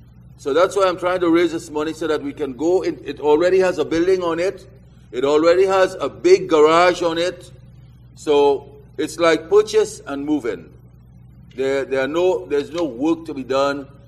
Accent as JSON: {"language": "English", "country": "Trinidad & Tobago", "tie": "born there", "said": "I was born in Trinidad. It's a small island there. It's a twin island country, Trinidad and Tobago. But I've been there like since 1950."}